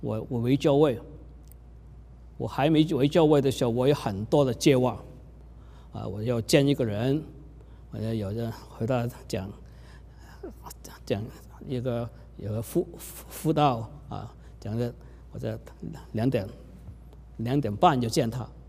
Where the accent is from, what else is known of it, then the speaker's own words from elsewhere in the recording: Hong Kong; 在我76年我和师母结婚的时候，我就带师母回香港，我要让师母看看我长大的地方是怎么样。